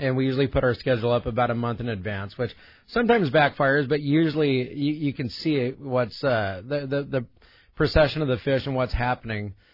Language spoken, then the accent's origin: English; Fillmore, California, United States; Oddly enough, I grew up in Fillmore, up in Ventura County.